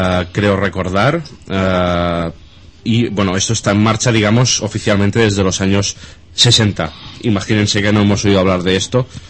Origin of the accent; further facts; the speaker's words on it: Rubí, Catalonia, Spain; yo en mi ciudad natal de nacimiento hubo unas inundaciones brutales en el Vallés en los años 60